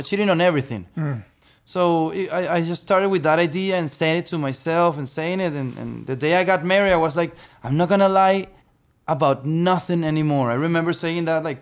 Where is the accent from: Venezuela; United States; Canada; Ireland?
Venezuela; I grew up in Venezuela.